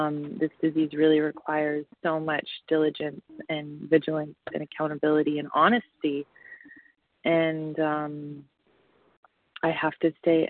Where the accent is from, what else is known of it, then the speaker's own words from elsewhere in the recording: Franklin, Tennessee, United States; grateful recovering food addict and compulsive overeater, and I am from Franklin, Tennessee.